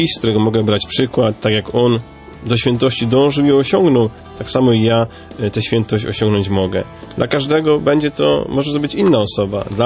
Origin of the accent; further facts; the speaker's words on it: Poland; pozdrawiam wszystkich z moich rodzinnych stron, z Małopolski i z Podkarpacia.